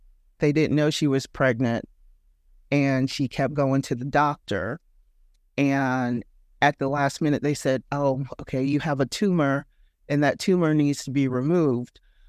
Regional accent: Charleston, South Carolina, United States; also born or lived in New York; So I was born in New York. I left when I was about 11, and then I moved to Charleston, South Carolina, did all of my primary growing up there

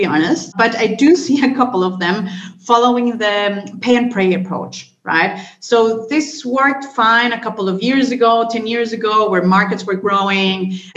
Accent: Colombia; I was born and raised in Colombia, so I'm a full-blown Latina. I have a classic background in business administration across continents, so in Germany, Hong Kong, and Chicago, where I studied.

